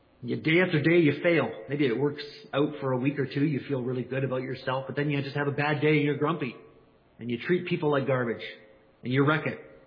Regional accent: Canada; I'm Canadian, I guess, here, and I'm in Canada

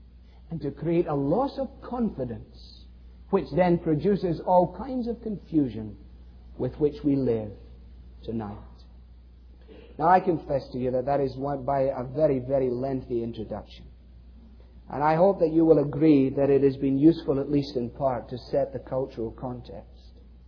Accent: United States; born there; Because I was born in America doesn't make me a Christian.

